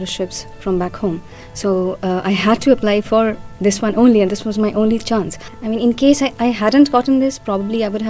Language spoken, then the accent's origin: English; India; I'm from India. I'm studying at the Bartlett School of Planning.